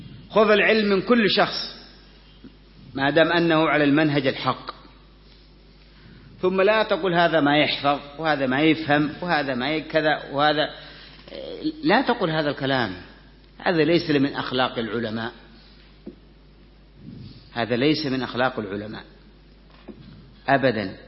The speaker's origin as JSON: {"language": "Arabic", "country": "Yemen", "said": "أهان السلطان عندنا في اليمن الإخوان المسلمين"}